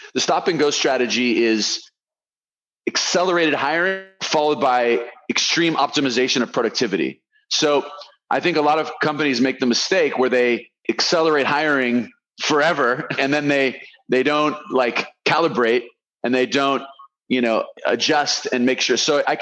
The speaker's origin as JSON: {"language": "English", "region": "California", "country": "United States", "said": "so I'm from California."}